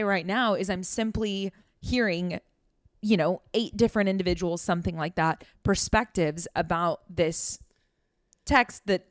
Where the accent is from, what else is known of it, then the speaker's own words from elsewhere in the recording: Shawnee, Oklahoma, United States; I'm from Oklahoma. That's mm-hmm. Shawnee is where I'm from.